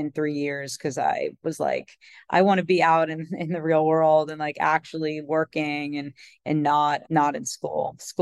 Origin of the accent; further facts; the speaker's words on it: Long Island, New York, United States; I am actually from Long Island, but I moved to New York for college and everything I experienced in New York, like really kind of raised me to be the person that I am.